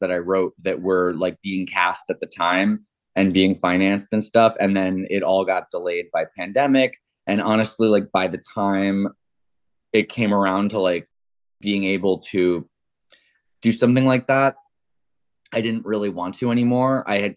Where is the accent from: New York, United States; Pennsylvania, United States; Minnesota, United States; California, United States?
New York, United States; born there; Went to school on the Upper East Side. I was born around Union Square.